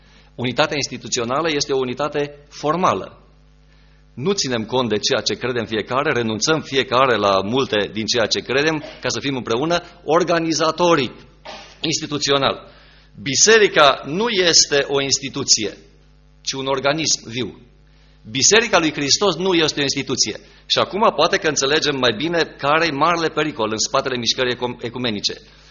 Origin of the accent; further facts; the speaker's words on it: Sibiu, Sibiu County, Romania; Dar crescând aici în Sibiu și trăind în Sibiu ultimii ani, însă mergând prin România, prin alte părți, vezi că încă diferența e mare.